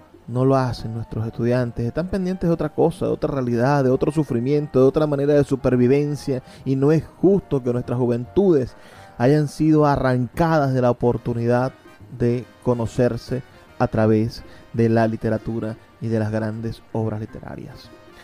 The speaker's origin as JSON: {"language": "Spanish", "country": "Venezuela", "said": "deberían ser nuestros referentes literarios obligatorios para conocernos como venezolanos"}